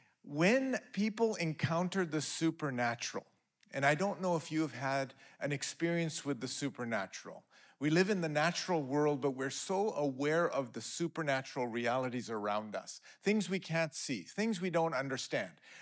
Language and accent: English; Powell River, British Columbia, Canada; we grew up in Powell River, right? So this is like home.